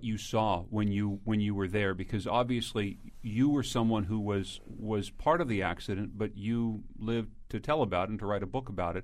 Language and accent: English; Pennsylvania, United States; I come from Pennsylvania. In Pennsylvania, this is a hill. This isn't a mountain.